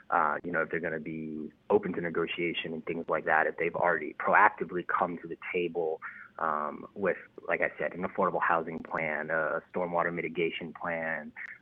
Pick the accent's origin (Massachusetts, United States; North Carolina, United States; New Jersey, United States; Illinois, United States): North Carolina, United States; Indian Trail; now in Chapel Hill, United States; I came from Indian Trail, North Carolina, so a very different vibe to come to college